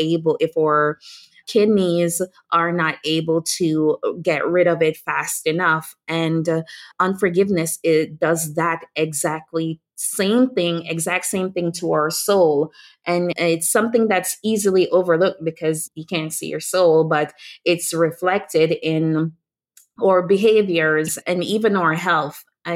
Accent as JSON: {"language": "English", "country": "Jamaica", "said": "I'm Jamaican, so they're like, we forgive, but we don't forget."}